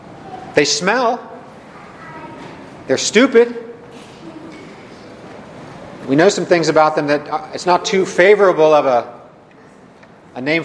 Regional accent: Cupertino, California, United States; I'm from Silicon Valley. I went to high school a block from Apple Computers in Cupertino. I went to Cupertino High School. I grew up near Hewlett Packard.

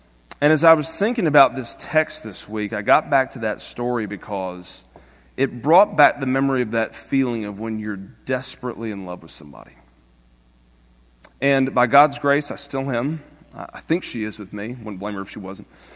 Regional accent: Greenville, United States; I was going to drive up to Lexington from Greenville, my hometown

